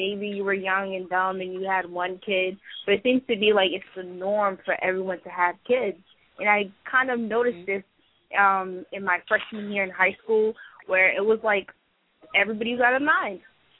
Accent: Boston, Massachusetts, United States; I grew up in Boston.

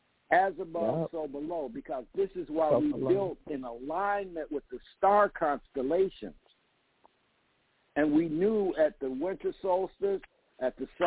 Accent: Mississippi, United States; born there; I was born in Mississippi.

